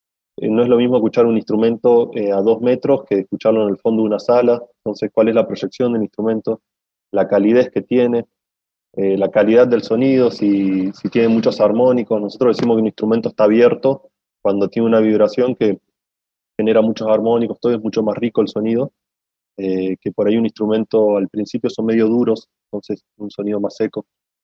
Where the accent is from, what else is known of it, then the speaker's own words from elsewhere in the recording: Neuquén, Argentina; now in Tucumán, Argentina; Yo me vine a Tucumán, soy de Neuquén, realmente, pero me vine para Tucumán